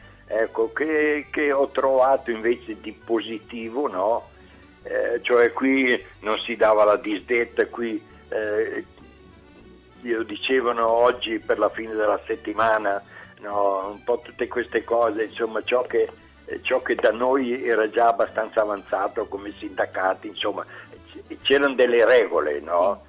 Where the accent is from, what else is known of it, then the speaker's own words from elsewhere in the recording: Mirandola, Emilia-Romagna, Italy; moved away; Io sono di Mirandola, che era in provincia di Modena, no?